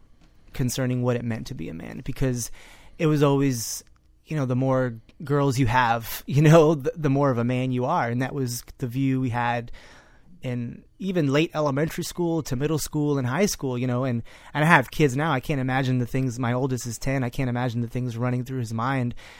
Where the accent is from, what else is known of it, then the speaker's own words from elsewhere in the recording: Florida, United States; me growing up in South Florida and being, you know, a son of Colombian parents and stuff